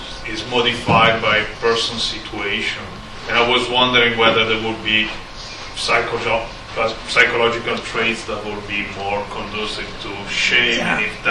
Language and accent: English; Italy; So I'm coming from Italy, and there the issue is, if people cheat on taxes, do they feel ashamed or not?